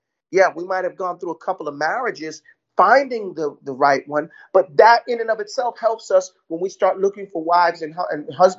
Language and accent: English; United States; I'm born and raised in America, just like you, right?